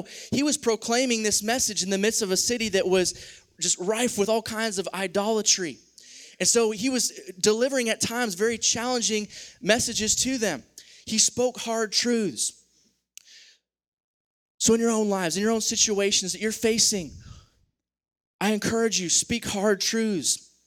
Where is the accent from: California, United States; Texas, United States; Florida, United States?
Florida, United States; I'm from Florida. I didn't have an ice scraper.